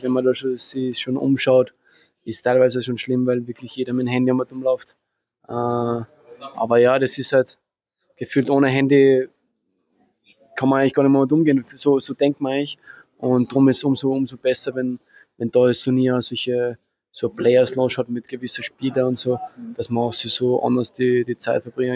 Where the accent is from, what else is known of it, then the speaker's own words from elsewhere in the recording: Austria; da wo ich aufgewachsen bin, immer das Tennisbild so in Österreich.